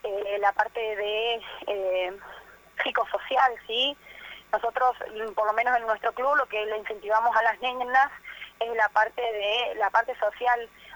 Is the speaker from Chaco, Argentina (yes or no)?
no; Misiones, Argentina; Yo lo tengo desde mi niñez, en Misiones es un deporte que está muy instalado desde hace muchísimos años